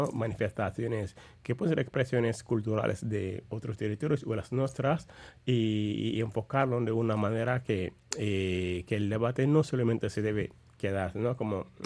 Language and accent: Spanish; Bilbao, Basque Country, Spain; cuando salimos de Bilbao vamos a otro país y adoramos